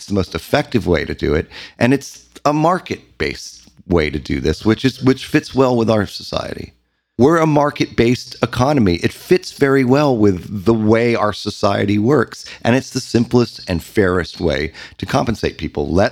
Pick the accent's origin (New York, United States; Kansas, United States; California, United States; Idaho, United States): California, United States; Well, I am kind of a hippie, but I'm from California.